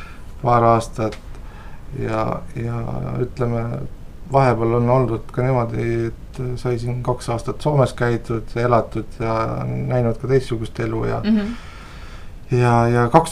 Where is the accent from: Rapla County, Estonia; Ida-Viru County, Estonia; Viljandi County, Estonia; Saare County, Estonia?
Viljandi County, Estonia; Viljandi; also born or lived in Paide; ma olen sündinud Paides, et seega ütleme Järvamaa minu sünnikoht. Aga kõik see pikem elu ja koolitee on ikkagi läinud Viljandi kandis, Viljandi linnas ja kõik keskkoolid olen lõpetanud Karl-Robert Jakobsoni gümnaasiumi.